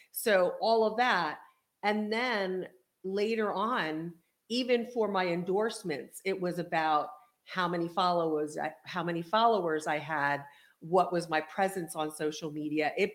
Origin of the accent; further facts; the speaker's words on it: Reading, Pennsylvania, United States; also born or lived in Los Angeles; Even though you're from the Bronx, you know, I'm from Reading, Pennsylvania. I grew up in the winter with snow.